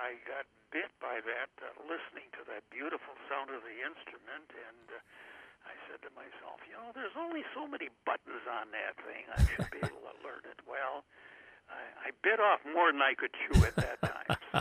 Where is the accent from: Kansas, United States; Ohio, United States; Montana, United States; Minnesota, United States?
Minnesota, United States; St. Paul; I graduated grade school from St. Casimir. It was a Polish community on the east side of St. Paul.